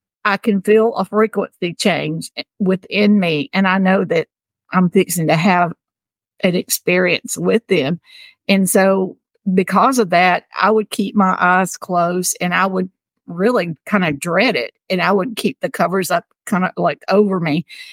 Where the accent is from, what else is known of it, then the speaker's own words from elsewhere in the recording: Tennessee, United States; I grew up in Tennessee, in the South, with pretty much a Bible Belt